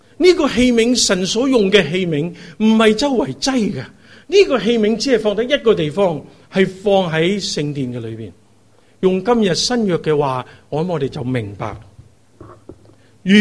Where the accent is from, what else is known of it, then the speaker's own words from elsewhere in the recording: Hong Kong; 我对香港总系有一啲讲唔出嘅负担嘅。可能到底我都系生于斯，长于斯。